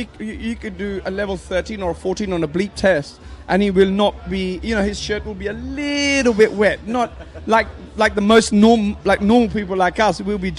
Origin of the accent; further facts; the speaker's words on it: England, United Kingdom; as an Englishman